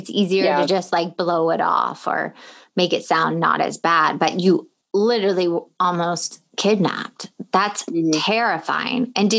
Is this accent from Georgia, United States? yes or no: yes; Atlanta, Georgia, United States; I'm from Atlanta too